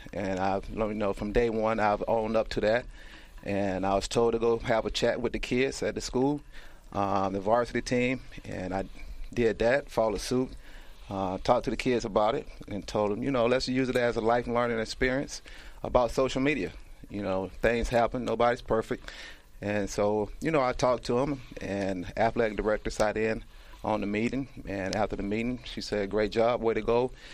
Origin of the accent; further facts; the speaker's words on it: Waterloo, South Carolina, United States; I grew up in South Carolina.